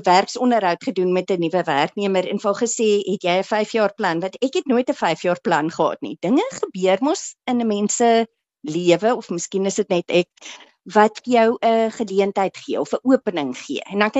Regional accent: Stellenbosch, Western Cape, South Africa; Ek is Stellenbosser. My ouers was betrokke by die universiteit daar so en my pa het destijds toe by Universiteit van Wes-Kaapland geëindig. Maar ja, wynlande, die berge, die skoonheid, dit is my agtergrond.

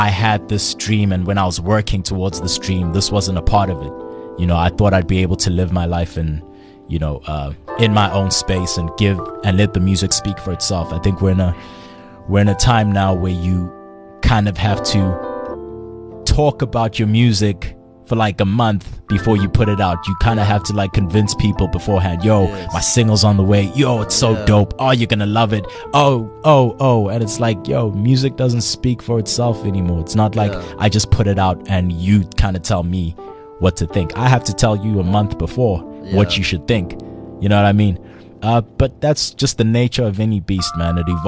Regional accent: Durban, KwaZulu-Natal, South Africa; I'm from Durban, man. It still doesn't make sense.

